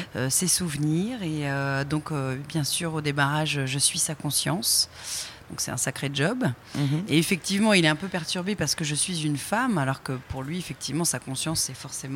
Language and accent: French; Paris, Île-de-France, France; now in Nice, France; je suis parisienne d'origine. Mm-hmm. Maintenant, je vis sur Nice.